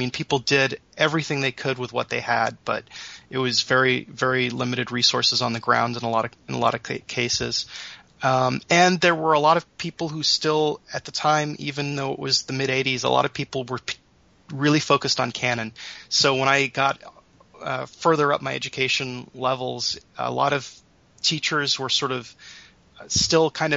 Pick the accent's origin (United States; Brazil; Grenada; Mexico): Grenada; Growing up in Grenada, I did not, and living on a boat, I did not have an access to a very fully fledged library system.